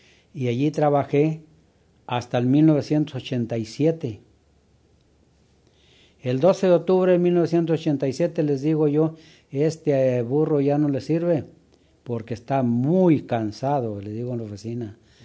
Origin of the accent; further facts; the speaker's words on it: Mexico; moved away; yo vine de México a hacerle solicitud